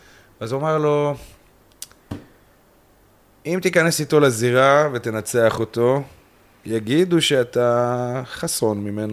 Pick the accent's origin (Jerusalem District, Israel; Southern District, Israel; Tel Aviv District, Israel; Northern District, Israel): Southern District, Israel; Kiryat Gat; now in Central District, Israel; אני בא במקור, מבית, אני אמנם חי פה 10-11 שנים במרכז, אבל אני בא מקריית גת ומבית של אמא שלי, אחי, אחותי, דתיים, כאילו, וגדלתי ככה